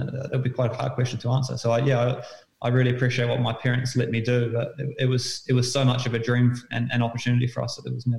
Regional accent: New Zealand; But being a New Zealander, like, I'll never forget being at school and having the option to learn another language

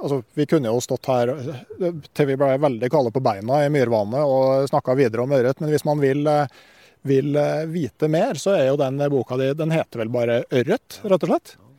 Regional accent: Gausdal, Innlandet, Norway; Jeg kommer jo fra Gausdal, og der fantes det jo en runestein

